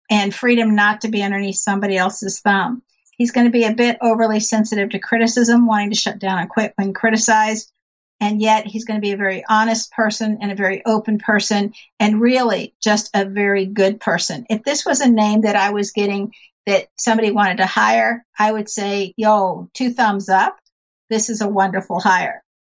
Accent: San Diego, California, United States; because I grew up in San Diego, and I know that that's a great city, and you can't beat the weather.

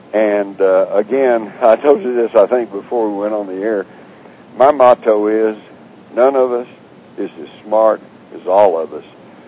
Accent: Texas, United States; When growing up in Texas, many of my closest friends were Jewish

